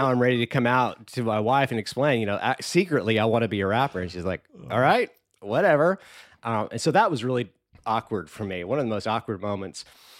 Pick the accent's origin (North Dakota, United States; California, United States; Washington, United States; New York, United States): California, United States; born there; So I was born in Southern California, homeschooled all my life